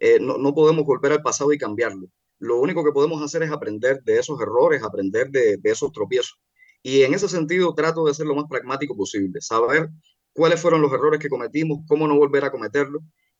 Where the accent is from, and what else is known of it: Cuba; born there